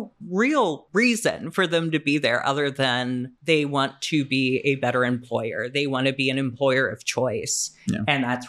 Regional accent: Chicago, Illinois, United States; You know, I grew up in Chicago. I'm a Pisces, stuff like that.

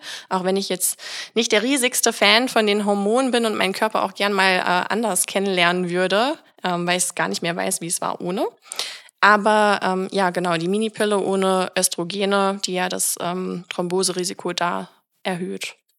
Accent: Hamburg, Germany; Ich komme aus Hamburg.

